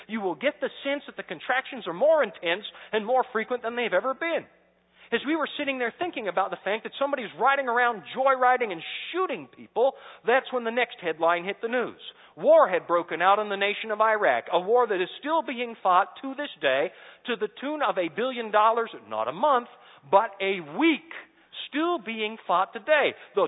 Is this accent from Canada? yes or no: yes; Canada; I can't help it. I'm Canadian.